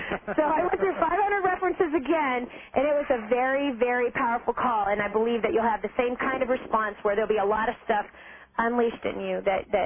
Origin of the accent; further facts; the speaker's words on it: Philippines; I'm from the Philippines.